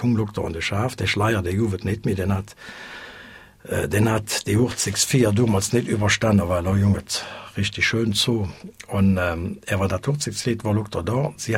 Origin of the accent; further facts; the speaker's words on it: Solingen, North Rhine-Westphalia, Germany; born there; ich bin 62, ich bin in Solingen-Olix geboren.